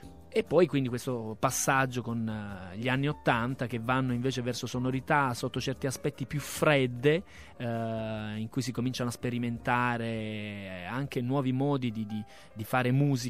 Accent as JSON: {"language": "Italian", "town": "Bari", "region": "Apulia", "country": "Italy", "tie": "born there", "said": "Io sono nato a Bari e ho iniziato a muovere i miei primi passi a Bari"}